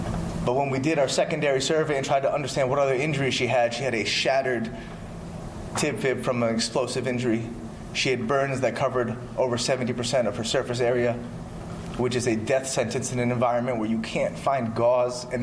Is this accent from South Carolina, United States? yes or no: no; Arkansas, United States; I come from Arkansas.